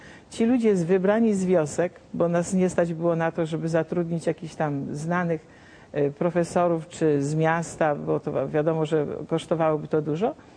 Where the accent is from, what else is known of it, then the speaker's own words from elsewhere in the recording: Warmian-Masurian Voivodeship, Poland; sama jestem ze wsi mazurskiej. Moi rodzice byli rolnikami i skończyłam także szkołę rolniczą.